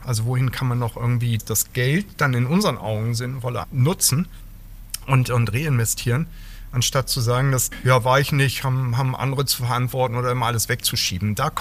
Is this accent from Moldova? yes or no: no; Hamburg, Germany; now in Berlin, Germany; Also groß geworden in Hamburg, aber dann eigentlich das berufliche Leben in Berlin verbracht.